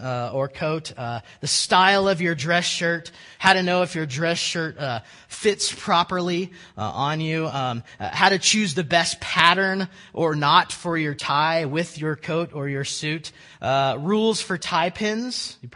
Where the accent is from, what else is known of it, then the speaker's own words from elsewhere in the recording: Oklahoma, United States; And I grew up in Northeast Oklahoma and more or less in a pretty informal church setting.